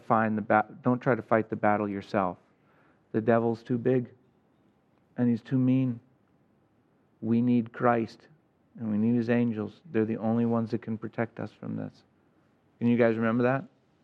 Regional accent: Ireland; I don't know if it's because I'm Irish

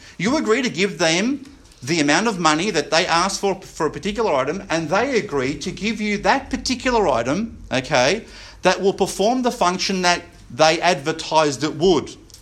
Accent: Australia; the government is obliged to pay for an army, a navy, and an air force to protect us as Australian citizens

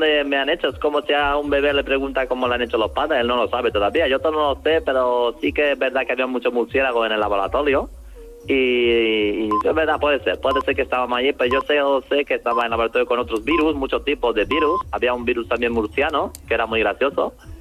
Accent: China; Esas son bromas que nos gustan a los chinos. Siempre de que chinos somos bajitos, los chinos somos bajitos.

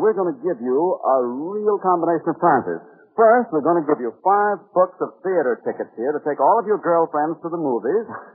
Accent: Knoxville, Tennessee, United States; I'm from Knoxville, sir.

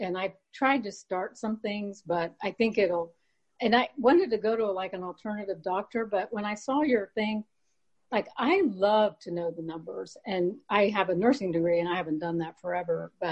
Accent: Columbus, Ohio, United States; Well, I'm from Columbus, Ohio, and I have a place that my parents have in Florida.

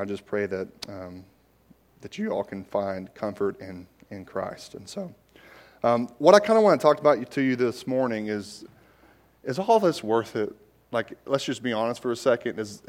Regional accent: Knoxville, Tennessee, United States; as you heard earlier, I am from born and raised in Knoxville.

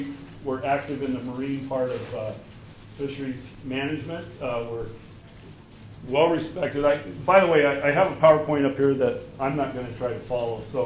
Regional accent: Homer, Alaska, United States; I'm from Homer.

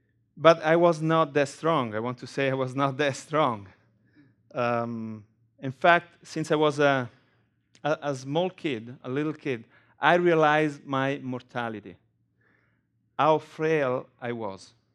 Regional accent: Rome, Lazio, Italy; English is a second language; I was born and raised in Rome, and I was one of those people who did not really care about God.

